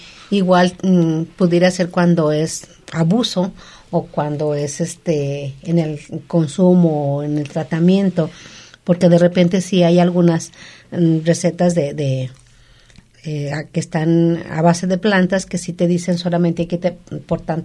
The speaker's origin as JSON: {"language": "Spanish", "country": "Mexico", "said": "Entonces, sigue siendo nuestra flor mexicana la más bella del mundo."}